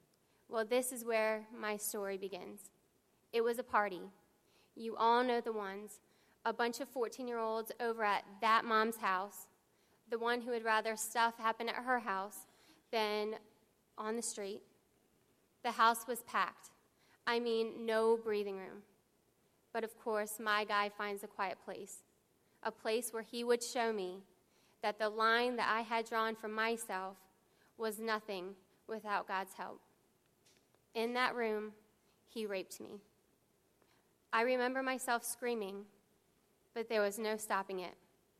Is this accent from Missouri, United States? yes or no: yes; St. Louis, Missouri, United States; born there; I was born … in St. Louis, Missouri, on February 5th, 1983.